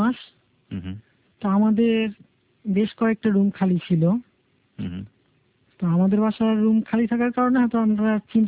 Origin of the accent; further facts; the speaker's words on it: Dhaka, Dhaka Division, Bangladesh; আমার জন্ম পুরান ঢাকাতেই, কিন্তু আমার বাবার আদি স্থায়ী মানে জন্মসূত্র তার পাকিস্তান।